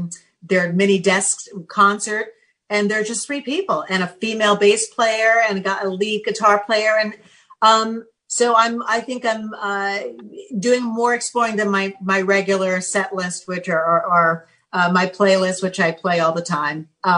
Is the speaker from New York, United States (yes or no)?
yes; New York, United States; But, you know, I was one of the lucky ones. I grew up in New York.